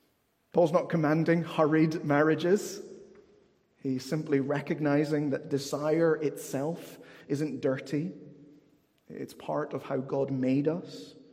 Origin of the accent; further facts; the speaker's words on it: United Kingdom; And it's okay to laugh a bit and be somewhat uncomfortable. We're British, it's fine.